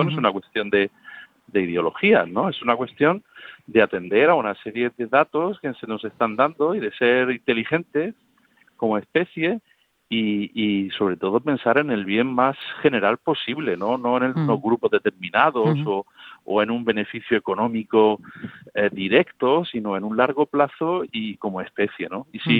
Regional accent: Region of Murcia, Spain; yo sabes que siempre vuelvo, pero soy murciano y lo llevo en el corazón

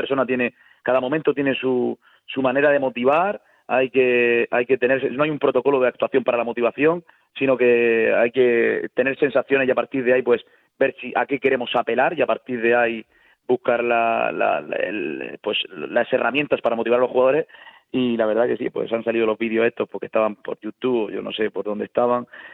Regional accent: Murcia, Region of Murcia, Spain; pues soy de Murcia, soy murciano, murcianista

